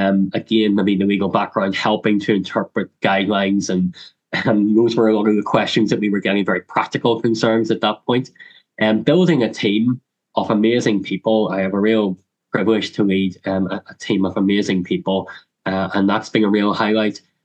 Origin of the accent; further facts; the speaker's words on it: Northern Ireland, United Kingdom; I got very interested in the troubles, in what had unfolded just a few miles from where I grew up in the Mays prison.